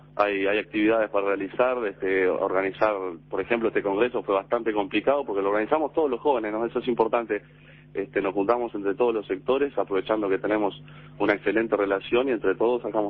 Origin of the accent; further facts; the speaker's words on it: Cerro Largo, Uruguay; now in Montevideo, Uruguay; tengo 25 años, provengo de Cerro Largo.